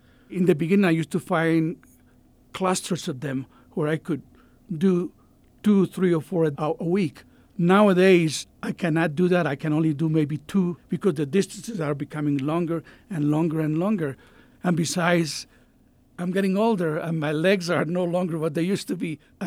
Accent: Colombia; now in United States; I'm an immigrant myself. I came from Colombia, South America. I was one of the lucky ones who found the American dream.

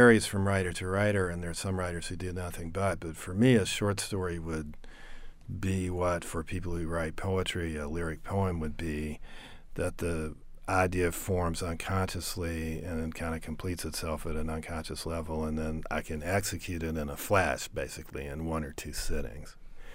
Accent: Nashville, Tennessee, United States; I write for sound, and I grew up in the Nashville area, so music was kind of inevitable.

